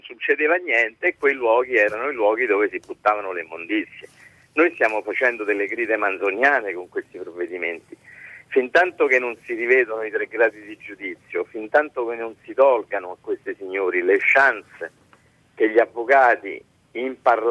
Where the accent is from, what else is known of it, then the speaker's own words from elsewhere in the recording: Rome, Lazio, Italy; E a Roma, io sono di Roma